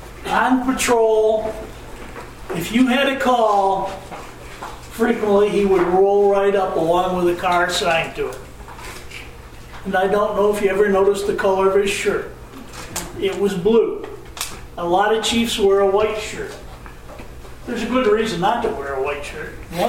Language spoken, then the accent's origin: English; New York, United States; I came here from Saratoga County, New York, to become the first full-time officer and police chief in Hinesburg.